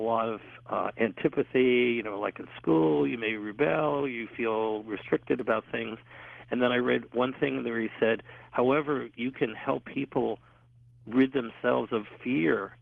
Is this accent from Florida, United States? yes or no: no; New York, United States; why I grew up in New York, where I had all that access to sports